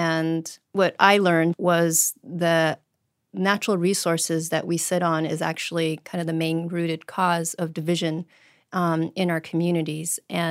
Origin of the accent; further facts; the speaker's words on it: Arizona, United States; And so I grew up in Black Mesa region and went to school in dormitories, our boarding schools.